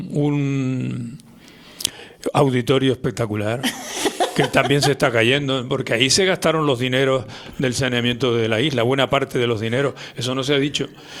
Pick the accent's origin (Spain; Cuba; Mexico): Spain; La Orotava, Canary Islands; porque yo soy de La Orotava